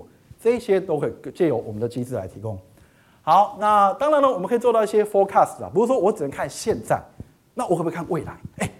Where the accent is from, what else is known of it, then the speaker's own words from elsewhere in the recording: Taiwan; 当然我们是台湾人